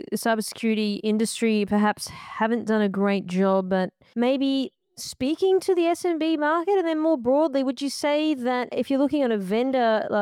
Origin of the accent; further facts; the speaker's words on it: Australia; now in United States; I'm obviously an Australian, I live in the US now